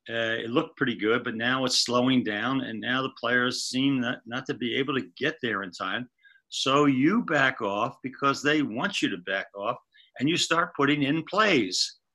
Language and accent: English; Philadelphia, Pennsylvania, United States; Well, we won this championship in Philadelphia not by coincidence, in my hometown of Philadelphia in game 6.